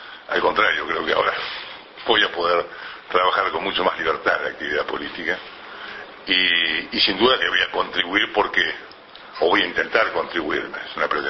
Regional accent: Argentina; siendo embajador argentino en el Uruguay.

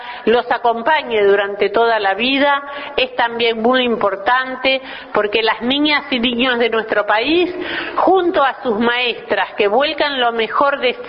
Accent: Uruguay; Mucha satisfacción como mujer uruguaya

